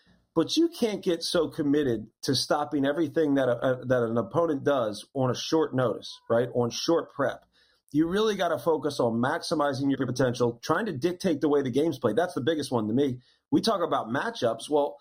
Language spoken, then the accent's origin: English; New Jersey, United States; And the fact that anybody even knows I'm from South Jersey, that just makes it even better.